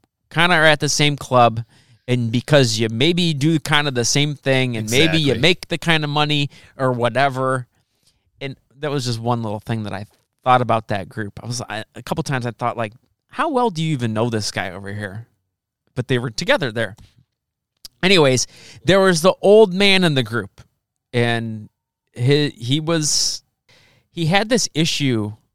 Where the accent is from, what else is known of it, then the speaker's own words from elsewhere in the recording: Scotland, United Kingdom; No, thanks, I'm Scottish